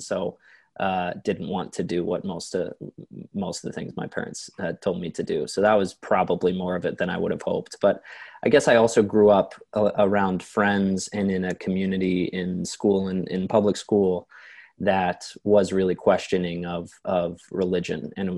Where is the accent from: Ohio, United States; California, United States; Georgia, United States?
Ohio, United States; But so I was raised in Ohio. I was raised Catholic by my saint of a mother